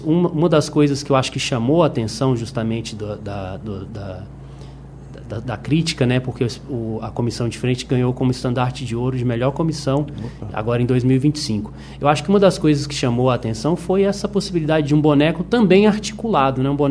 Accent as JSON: {"language": "Portuguese", "town": "Ribeirão das Neves", "region": "Minas Gerais", "country": "Brazil", "said": "Na real, eu sou de Ribeirão das Neves, que é uma cidade do lado de BH, região metropolitana."}